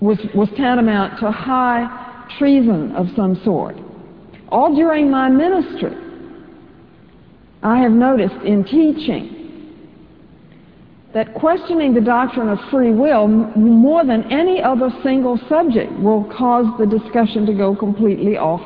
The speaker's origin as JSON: {"language": "English", "region": "Virginia", "country": "United States", "tie": "born or raised there", "said": "Now, when I was growing up in Southside, Virginia, long ago, I didn't know a single Presbyterian."}